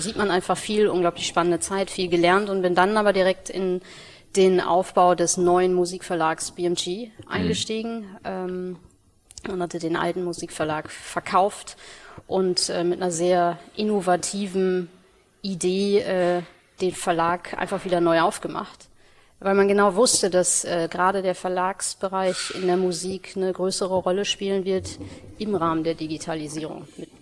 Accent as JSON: {"language": "German", "region": "North Rhine-Westphalia", "country": "Germany", "tie": "born there", "lives_now": "Hamburg, Germany", "said": "bin gebürtig aus dem Ruhrgebiet, als Sohn."}